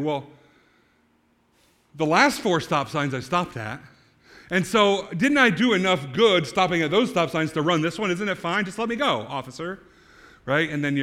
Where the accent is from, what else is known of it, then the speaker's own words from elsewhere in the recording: New York, United States; I grew up in the Adirondacks climbing the high peaks.